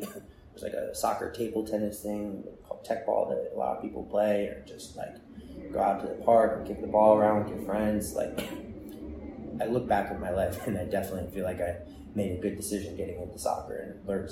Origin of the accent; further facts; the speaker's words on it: Maryland, United States; Yeah, I was born and raised in Maryland, like outside of Annapolis.